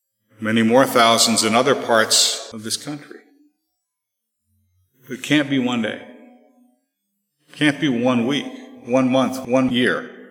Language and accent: English; Canada; I still wanted to be proud of being a Canadian.